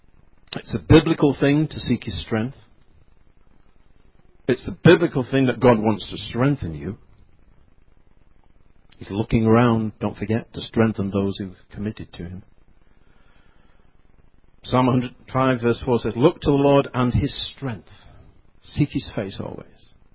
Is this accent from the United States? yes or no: no; England, United Kingdom; I'm quiet about me. You know, I'm a reserved guy. I'm English.